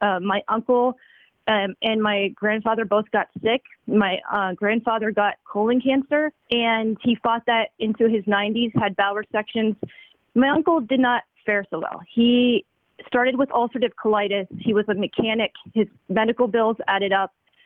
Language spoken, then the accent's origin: English; Stevens Grove, Pennsylvania, United States; I was a youth leader in the church in my hometown here in Stevens Grove, Pennsylvania.